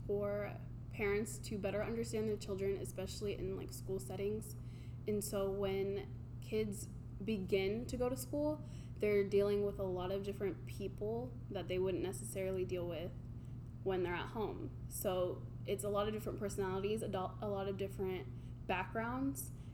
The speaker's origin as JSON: {"language": "English", "region": "Oklahoma", "country": "United States", "said": "I am from Oklahoma, a really small town, just like here in Berrien Springs."}